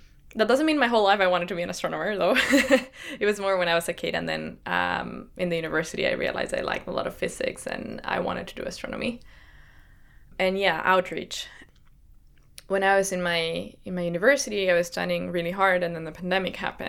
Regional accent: Santiago, Santiago Metropolitan Region, Chile; English is a second language; moved away as an adult; also born or lived in north of Chile; now in United States; I was raised in Santiago, and I lived there until I was more or less 25 years old. So before I moved to the US to do my PhD, I was raised in Santiago, as I said, but I spent a lot of my childhood in the north of Chile.

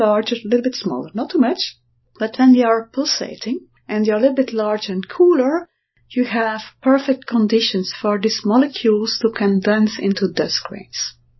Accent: Belgium; I'm from Belgium, so it has a specific reason.

